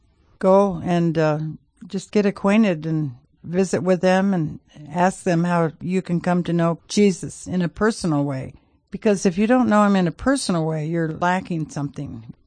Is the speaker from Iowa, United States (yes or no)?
yes; Iowa, United States; What's a passport? We're from Iowa. We don't need passports there.